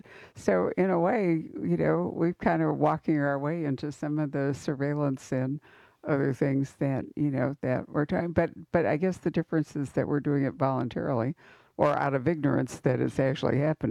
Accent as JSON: {"language": "English", "country": "United States", "said": "that was the part I think that really threw me as an American"}